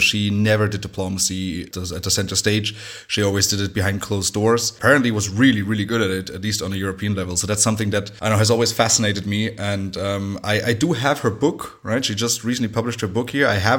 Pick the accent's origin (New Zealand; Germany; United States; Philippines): Germany; I'm German by nationality. I grew up in Germany most of my life. I mean, there were a few interruptions, right, living in other countries.